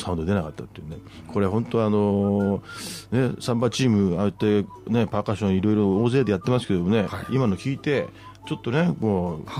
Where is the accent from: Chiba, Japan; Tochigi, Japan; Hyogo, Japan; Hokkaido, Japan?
Chiba, Japan; Matsudo; 私の実家が千葉県松戸市ですけどもね